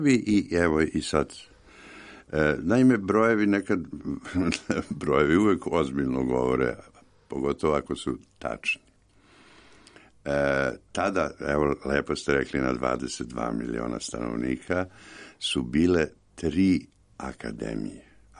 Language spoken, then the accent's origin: Serbian; Belgrade, Serbia; Inače sam odrastao na Dorćolu i sve se to dešavalo u moje neposrednoj blizini